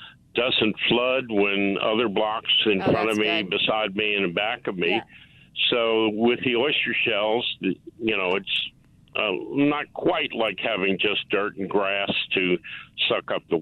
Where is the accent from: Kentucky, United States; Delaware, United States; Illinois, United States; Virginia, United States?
Delaware, United States; So, I mean, this recipe, I'm from Delaware